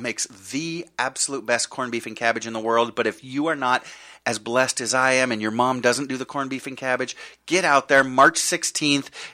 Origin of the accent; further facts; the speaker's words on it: Ireland; we're celebrating cultures, and I am Irish.